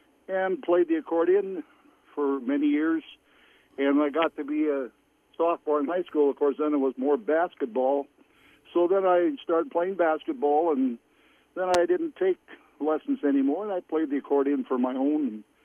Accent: Kindred, North Dakota, United States; also born or lived in Fargo; I was born in Fargo, North Dakota. I grew up in a small town named Kindred, North Dakota, south of Fargo.

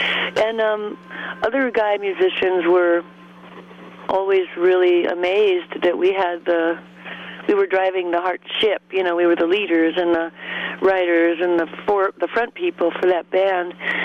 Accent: Seattle, Washington, United States; we come from Seattle originally, and that's not, you know, your usual big city kind

